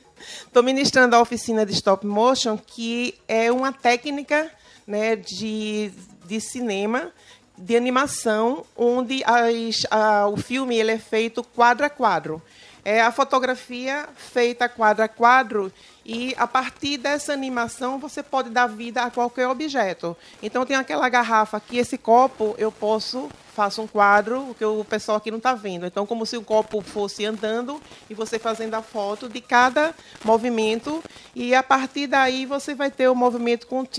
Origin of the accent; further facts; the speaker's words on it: Recife, Pernambuco, Brazil; now in Penedo, Brazil; eu sou de Recife, E há 13 anos que eu moro aqui nessa cidade encantadora, Penedo, que eu amo, adotei essa cidade como realmente é a minha cidade adotada. Amo morar aqui em Penedo.